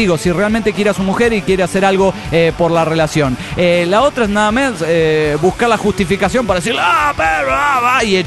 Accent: Bogotá, Colombia; de Bogotá, Locombia.

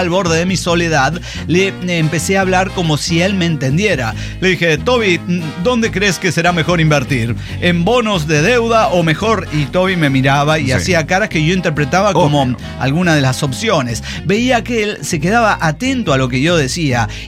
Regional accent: Tijuana, Baja California, Mexico; born there; nosotros porque nacimos en Tijuana

